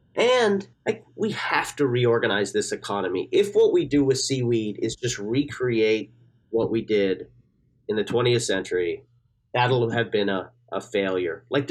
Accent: Newfoundland and Labrador, Canada; And, you know, I'm from Newfoundland originally.

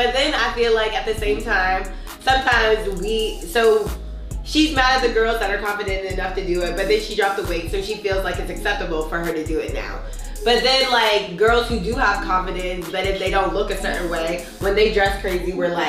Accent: Pittsburgh, Pennsylvania, United States; also born or lived in Ohio; And I went to high school in Ohio because I went to boarding school, but I'm actually from Pennsylvania, like Pittsburgh area-ish.

